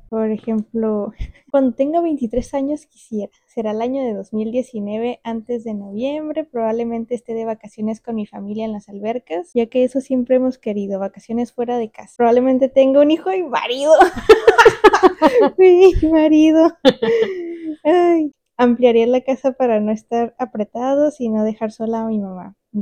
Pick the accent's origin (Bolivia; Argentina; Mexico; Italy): Mexico; Tijuana, Baja California; Nací aquí en Tijuana y crecí aquí en Tijuana.